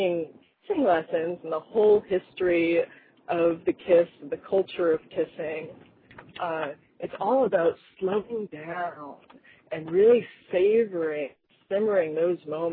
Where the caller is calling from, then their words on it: New Jersey, United States; I am in New Jersey.